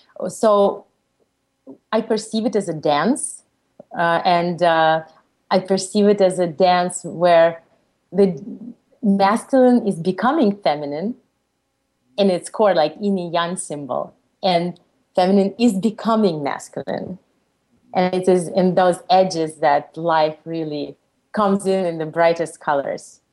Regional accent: Russia; English is a second language; now in United States; by blood, I'm Jewish, and I grew up in Russia where there was no religion whatsoever. And when I came to the United States, I tried out Judaism.

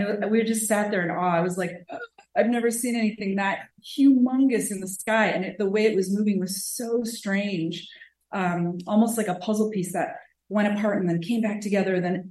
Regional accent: Seattle, Washington, United States; I'm from Seattle, Washington.

